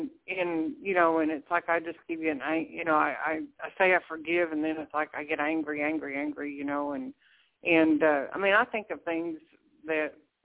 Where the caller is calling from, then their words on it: Oklahoma, United States; Yes, I'm calling from